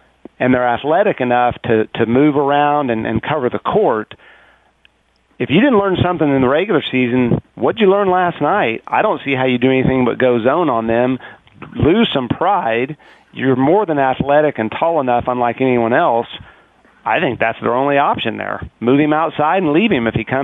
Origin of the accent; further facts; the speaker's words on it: Oklahoma, United States; But regarding the Thunder fan, I'm from Oklahoma originally.